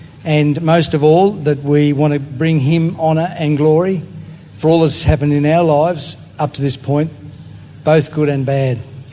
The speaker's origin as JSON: {"language": "English", "region": "Tasmania", "country": "Australia", "lives_now": "Devonport, Australia", "said": "because we come from Tasmania. That's that warm place down south, and Lynn and I live in Devonport where the ship comes in, actually"}